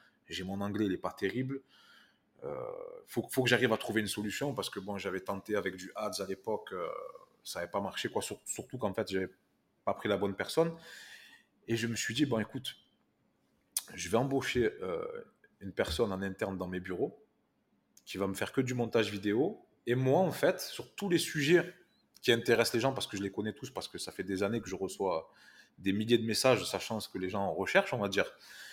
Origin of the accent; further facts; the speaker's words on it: France; accent: French; avec mon accent français